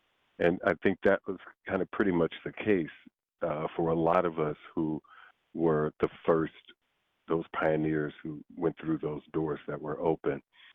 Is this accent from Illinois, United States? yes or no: yes; Chicago, Illinois, United States; Now, I was raised in the South Side of Chicago, and being African-American raised in the South Side of Chicago, the prospect of working at a country western radio station culturally